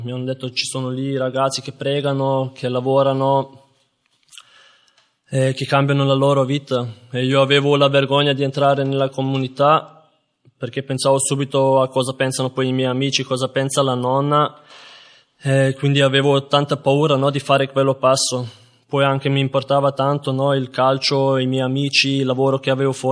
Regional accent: Austria; sono croato e sono nato in Austria, ho vissuto la mia vita lì e io anche vengo da una famiglia cristiana

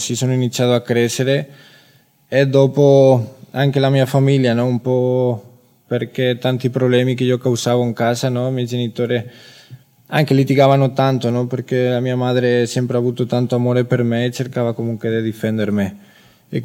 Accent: Spain; Italian is a second language; ho 26 anni, vengo dalla Spagna, io vengo di una famiglia cristiana, una famiglia, siamo quattro fratelli

